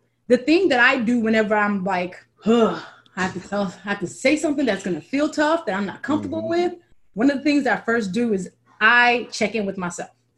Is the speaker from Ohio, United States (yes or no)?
no; Chicago, Illinois, United States; Identity-wise, I consider myself a Black woman who is Nigerian. I am also American. I am also a Chicagoan.